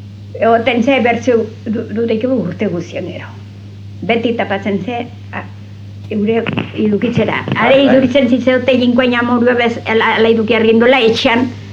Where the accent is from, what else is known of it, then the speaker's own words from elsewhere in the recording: Txorrondo, Basque Country, Spain; born there; auzo bat, erraten zaio, Txorrondo. Hor jaioa naiz ni.